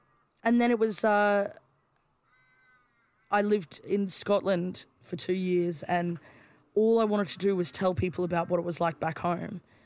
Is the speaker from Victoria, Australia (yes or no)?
no; Brisbane, Queensland, Australia; I didn't grow up on country. And I mean, I grew up in Brisbane